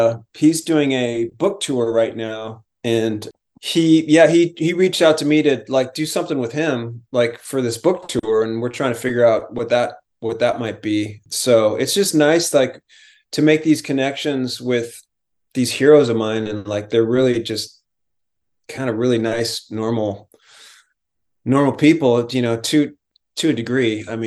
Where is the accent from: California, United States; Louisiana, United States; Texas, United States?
California, United States; San Diego; I was in a … cover band when I was like 14 years old and growing up in San Diego.